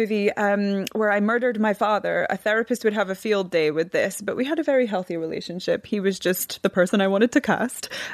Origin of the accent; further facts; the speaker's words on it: Scotland, United Kingdom; I'm from Scotland